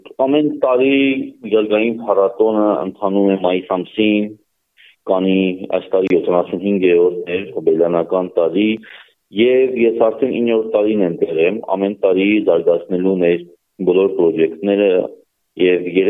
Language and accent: Armenian; Nagorno-Karabakh, Azerbaijan; Ոչ միայն եմ պատճառով Արցախից եմ ես, ոչ միայն եմ պատճառով Արցախի մեջ եմ մեծացել